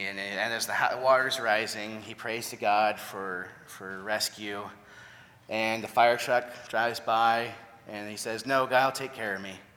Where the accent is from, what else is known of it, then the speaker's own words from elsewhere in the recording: Peoria, Illinois, United States; I grew up in Peoria, and in fact, the area I was born in was a pretty bad area. So my parents didn't stay there real long